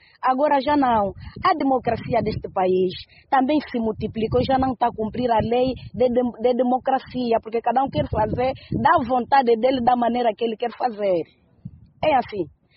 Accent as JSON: {"language": "Portuguese", "country": "Angola", "said": "Nós somos angolanos."}